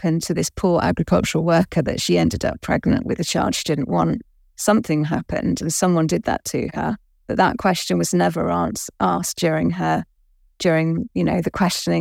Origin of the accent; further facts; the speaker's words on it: United Kingdom; you know, as British people, what we left there